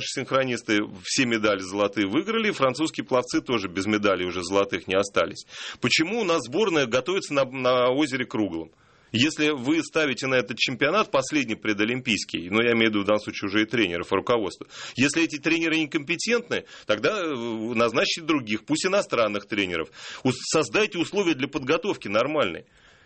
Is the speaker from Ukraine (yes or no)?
no; Novouralsk, Sverdlovsk Oblast, Russia; В моем родном городе Новоуральске, Свердловская область, один 25-метровый бассейн.